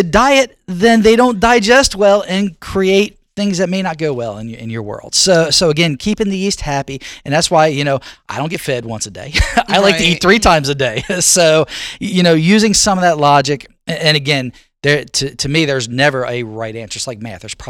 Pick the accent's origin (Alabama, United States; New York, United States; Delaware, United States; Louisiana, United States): Delaware, United States; And I grew up in Delaware.